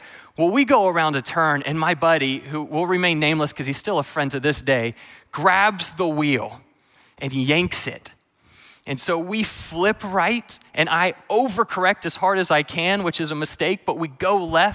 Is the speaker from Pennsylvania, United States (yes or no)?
no; Indiana, United States; You see, I grew up in Indiana, and about two towns from me was Amish country, or so we believed.